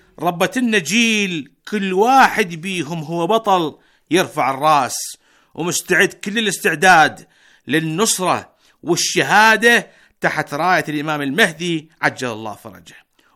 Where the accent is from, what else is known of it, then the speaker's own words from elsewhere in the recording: Iraq; وأكون منصف مع نفسي كعراقي وإياكم يا أهلي وأبناء بلدي وناسي وتاج راسي، أقول إحنا اليوم بالعراق